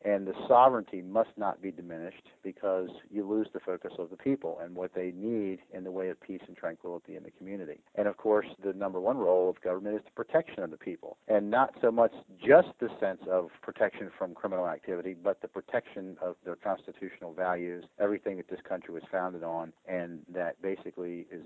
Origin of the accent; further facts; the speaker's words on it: Maryland, United States; I was born in Maryland and raised in Maryland with a police family, military family, and I also grew up in a veterans home my mom was the proprietor of there in Maryland.